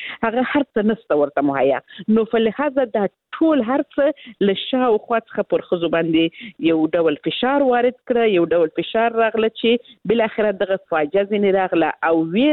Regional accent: Helmand, Afghanistan; زه خپله د هلمند ولایت څخه یم

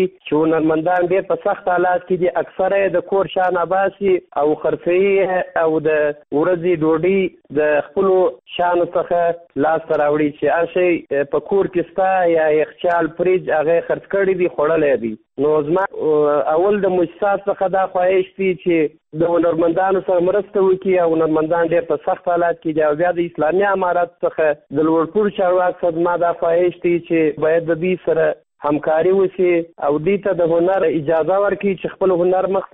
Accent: Kandahar, Afghanistan; زه د کندهار ولایت یو شوقي سندرغاړی یم.

